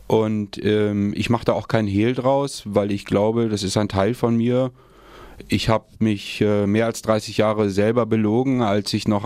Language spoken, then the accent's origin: German; Bamberg, Bavaria, Germany; now in Hamburg, Germany; Bamberger. Ein gebürtiger Franke. Ich kann auch noch zweisprachig, gell?